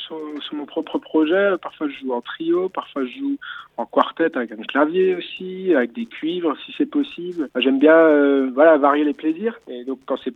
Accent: Grand Est, France; Et il faut savoir qu'on vient tous d'Alsace

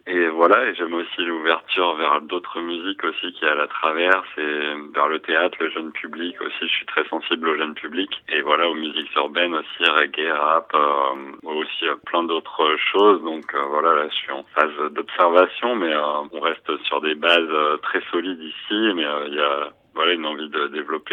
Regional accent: Paris, Île-de-France, France; born there; Alors, je suis né à Paris, mais en effet, j'ai passé pas mal de temps en Bretagne

